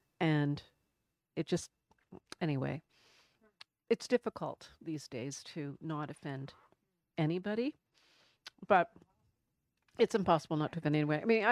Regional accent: Canada; because I'm Canadian.

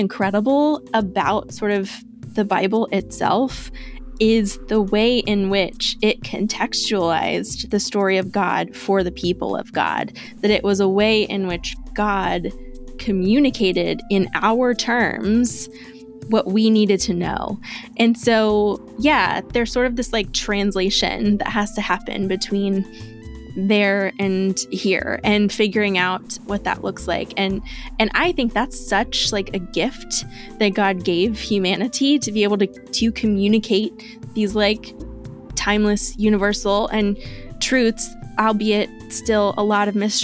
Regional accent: Texas, United States; So I grew up in Texas, not quite East Texas, somewhere between Dallas and East Texas, kind of in between there.

